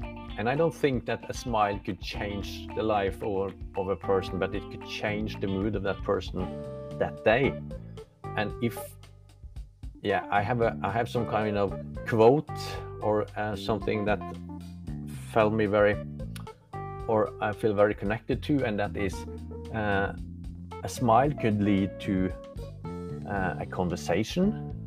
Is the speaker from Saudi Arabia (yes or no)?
no; Molde, Møre og Romsdal, Norway; I'm running to my hometown, Molde, a small village on the west coast of Norway.